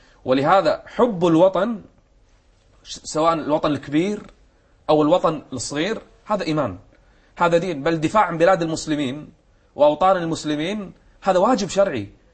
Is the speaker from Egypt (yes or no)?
no; Qatar; ميزة عندنا في قطر والحمد لله